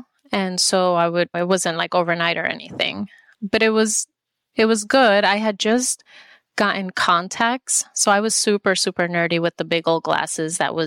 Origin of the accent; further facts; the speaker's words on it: Jersey City, New Jersey, United States; also born or lived in El Salvador; In Jersey. So I was born in El Salvador, but at the age of 5, I went to Jersey, and that's where I grew up. Jersey City. I'm a city girl.